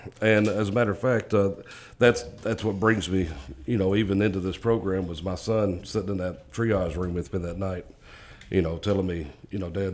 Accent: Dyersburg, Tennessee, United States; now in Corinth, United States; I've lived in Corinth, Mississippi for about 18 years. I grew up in Dyersburg, Tennessee.

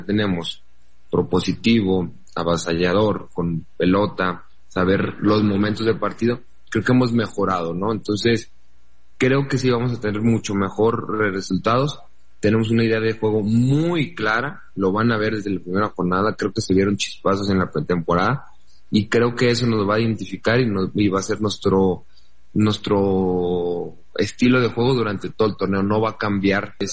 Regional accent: Mexico; somos puro mexicano y sabemos nuestras costumbres

